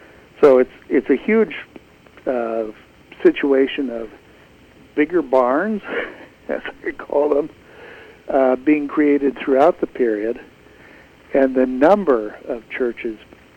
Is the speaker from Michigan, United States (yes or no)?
yes; Detroit, Michigan, United States; And then, then for many cities, I'm from Detroit, which might be a paradigm of this